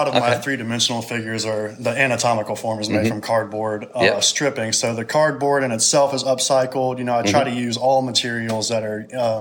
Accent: Gulf Shores, Alabama, United States; So I'm from Gulf Shores originally

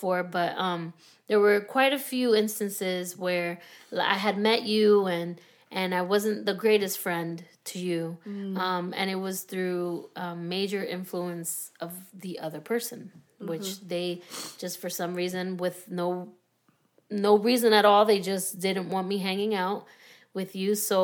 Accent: Miami, Florida, United States; I grew up in Miami, and I went to a mega church there.

